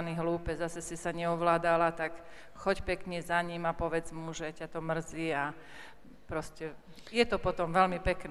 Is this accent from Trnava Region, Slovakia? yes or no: no; Banská Bystrica Region, Slovakia; som povedala, že som z Podpolania